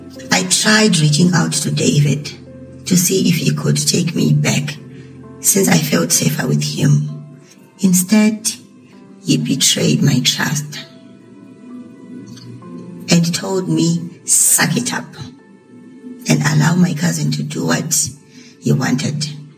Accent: Zimbabwe; Growing up in Zimbabwe as a trans person, life hasn't been easy.

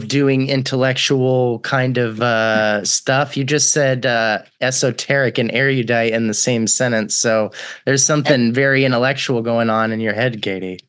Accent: Austin, Texas, United States; also born or lived in Dallas; I was born in Dallas and I grew up in Austin, sort of like half and half.

